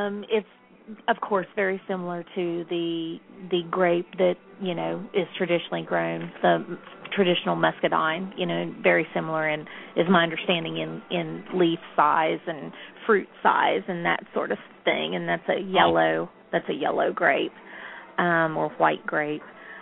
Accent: West Virginia, United States; In fact, I grew up in Mason County, West Virginia. Not in Point Pleasant, but more out in the country.

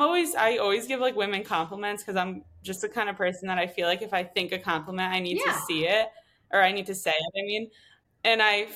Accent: East Coast, United States; I guess because I'm from the East Coast, it was bagels that would be in the morning.

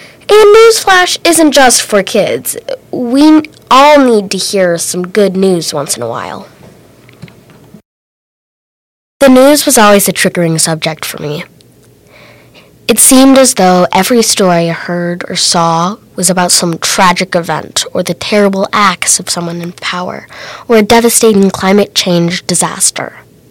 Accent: Illinois, United States; also born or lived in Indiana; I currently attend middle school at Bloomington, Illinois. I was born in Indiana, but was raised in Illinois most of my life.

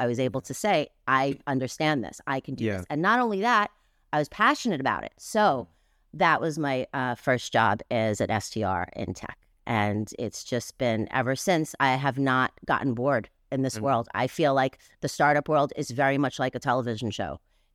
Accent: New York, United States; I grew up in New York. I grew up, in the club scene

